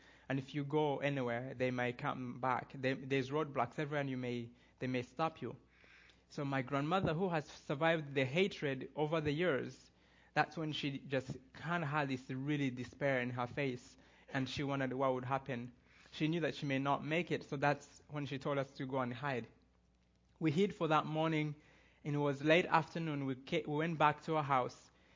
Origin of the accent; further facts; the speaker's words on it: Rwanda; So I was born and raised in Rwanda